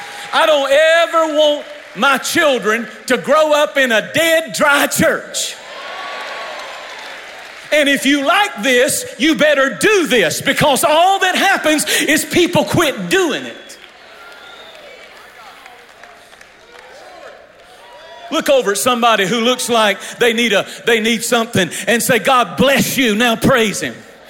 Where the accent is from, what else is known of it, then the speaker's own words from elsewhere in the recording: North Carolina, United States; I told them in the first service, I'm from North Carolina.